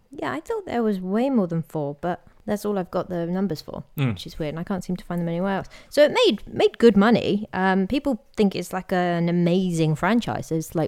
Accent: England, United Kingdom; I noticed it massively because I'm English

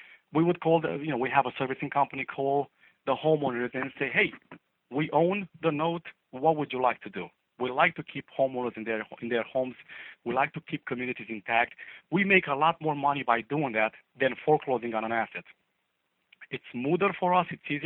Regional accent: Romania; I grew up in Romania. It's an Eastern European country. And when I grew up there, it was a communist country, right? Just like North Korea is today. So I grew up in that system.

